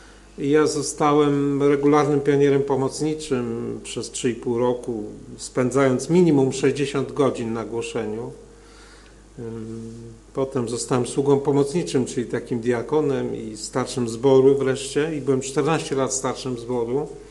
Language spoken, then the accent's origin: Polish; Toruń, Kuyavian-Pomeranian Voivodeship, Poland; Więc pochodzę z Torunia, z województwa kujawsko-pomorskiego. Byłem najstarszym z trzech synów.